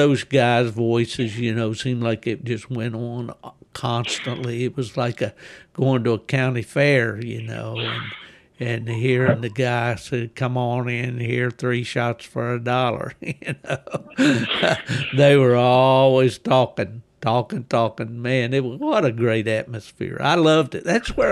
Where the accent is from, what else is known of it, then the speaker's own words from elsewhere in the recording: West Virginia, United States; growing up in West Virginia, you know, there was up at Glenville, West Virginia, was a guy named Avon Ellison that bred, you know, some old line blue ticks.